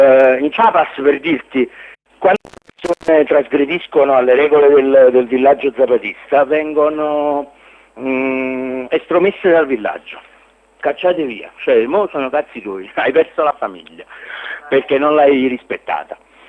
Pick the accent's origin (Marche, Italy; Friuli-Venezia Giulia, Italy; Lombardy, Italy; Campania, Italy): Campania, Italy; Naples; io sono di Napoli e sto parlando con un compagno di Palermo